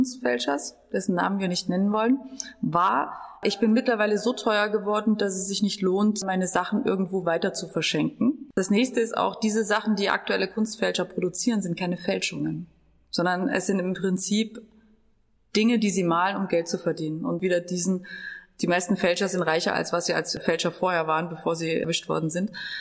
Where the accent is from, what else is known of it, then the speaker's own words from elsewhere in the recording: Germany; wir als Deutsche, was mögen wir an Österreich und wir mögen die Sprache